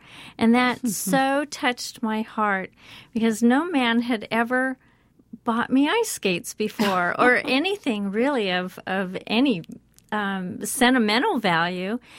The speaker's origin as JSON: {"language": "English", "region": "California", "country": "United States", "tie": "born or raised there", "said": "Well, first of all, it begins in California. I grew up in Southern California."}